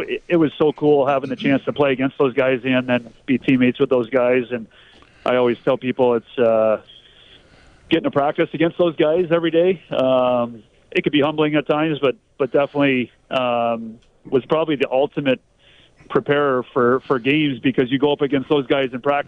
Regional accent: Amherst, New York, United States; growing up in Amherst, I probably didn't realize it at the time how fortunate I was.

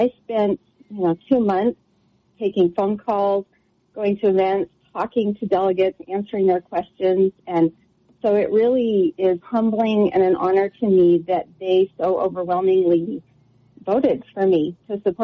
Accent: Brownsville, Texas, United States; So I lived in the Rio Grande Valley. I grew up in Brownsville, right?

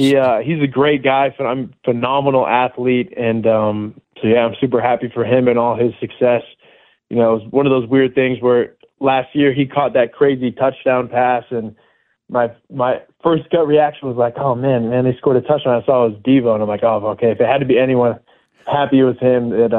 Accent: Poway, California, United States; I grew up in Poway, but closer to Rancho Bernardo, so I ended up going there.

